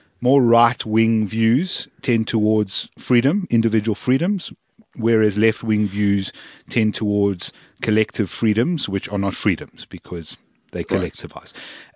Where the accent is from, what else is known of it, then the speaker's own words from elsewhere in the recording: South Africa; As a South African, you don't have equal opportunity to become an astronaut